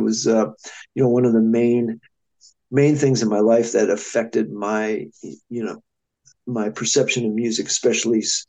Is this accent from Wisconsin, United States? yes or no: yes; Milwaukee, Wisconsin, United States; I am originally from Wisconsin. I grew up outside of Milwaukee and went to school at Indiana University